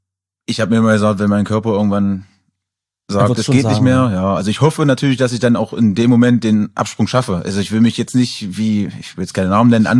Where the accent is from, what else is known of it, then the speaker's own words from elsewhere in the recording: Wernigerode, Saxony-Anhalt, Germany; born there; Ich bin in Wernigerode geboren, ja.